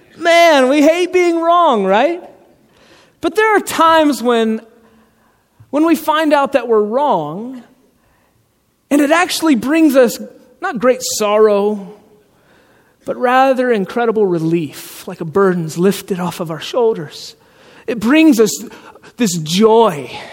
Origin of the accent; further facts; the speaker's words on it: Georgia, United States; It's Georgia. I grew up in Georgia. It's hot.